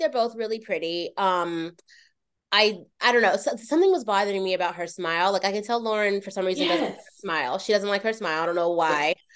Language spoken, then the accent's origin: English; Philadelphia, Pennsylvania, United States; Yeah, I'm from Philly, and I have three siblings.